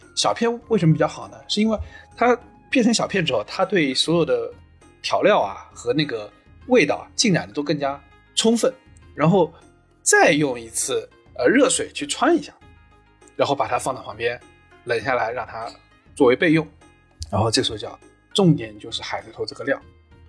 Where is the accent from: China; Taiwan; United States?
China; Hangzhou, Zhejiang; 一般就是在我们杭州这边呢，会有个白斩鸡